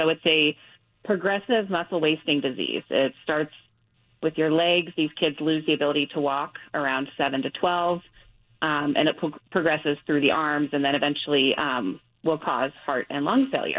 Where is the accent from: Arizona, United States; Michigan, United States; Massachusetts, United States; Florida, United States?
Arizona, United States; I'm from Arizona, so we have actually connected with another family whose son has the same diagnosis in Arizona